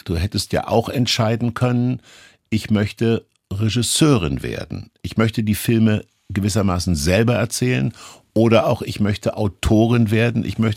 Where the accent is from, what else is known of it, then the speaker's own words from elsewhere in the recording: Kassel, Hesse, Germany; Ich stamme auch aus Kassel, wie du ja schon darauf hingewiesen hast.